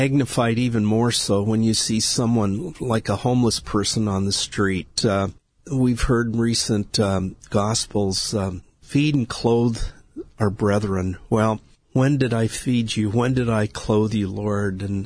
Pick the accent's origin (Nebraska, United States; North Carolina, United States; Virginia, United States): Nebraska, United States; Being a Boy Scout at a young age left a very, very deep impression in my life growing up in Nebraska